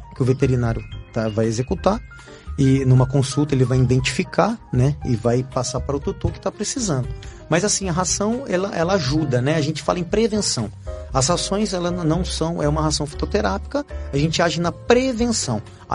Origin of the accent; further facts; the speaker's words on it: São Paulo, Brazil; Gosto de São Paulo, sou cria de lá, mas sou nordestina, minha família é nordestina